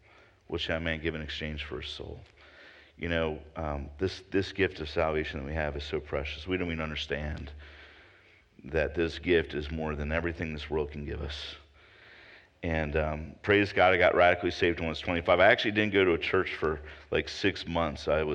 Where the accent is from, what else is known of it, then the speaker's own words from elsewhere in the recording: Baltimore, Maryland, United States; You know, I am from Baltimore, so that makes me a Baltimorean. We from Baltimore, we say, hey, hon, right?